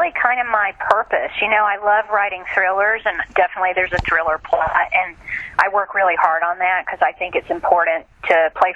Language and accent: English; Georgia, United States; You know, obviously I'm a Southerner. I grew up in South Georgia.